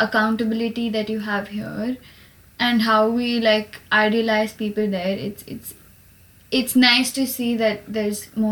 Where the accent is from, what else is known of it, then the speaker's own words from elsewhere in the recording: Bangalore, Karnataka, India; I've been places, but I'm mostly from Bangalore, which is in the south of India, in a state called Karnataka. And I grew up with a certain amount of South Indian influence, if you might say.